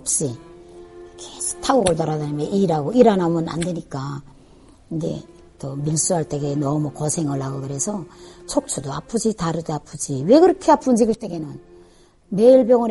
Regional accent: Pyongyang, North Korea; now in Seoul, South Korea; 그래서 저는 자란 데는 평양시지만 지금은 탈북을 해서 이 서울에서 잘 적응하고 있습니다.

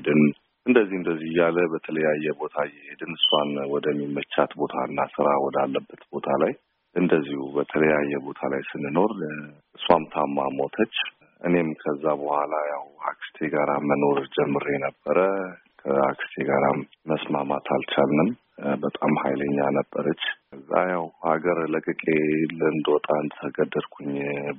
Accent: Gondar, Amhara, Ethiopia; also born or lived in Dire Dawa; ከዛ እኔን ይዛ ወደ ጎንደር ሄደች፣ ወደ አባቴ ቤተሰቦች ይዛኝ ሄደች። ከዛም የአባቴ ቤተሰቦች ጋር ትምህርት ጀመርኩኝ እና እነሱ ጋር እኔ ማደግ ጀመርኩኝ።

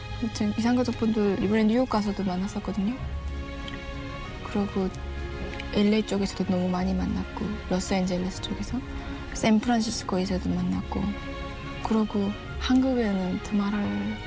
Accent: Chongjin, North Hamgyong, North Korea; 그냥 고향 한경북도 청진이 고향 청년이죠.

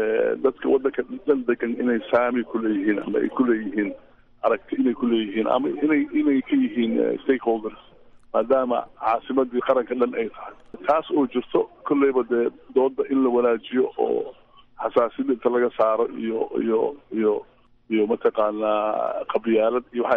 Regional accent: Garowe, Puntland, Somalia; anigu waxaan ka imid garowe

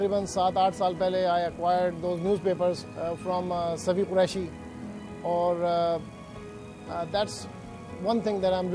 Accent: Pakistan; moved away as an adult; میں یہاں پر پاکستان سے آیا 1984 میں, اور اس کے بعد میں نے یہاں پہ اعلیٰ تعلیم حاصل کی

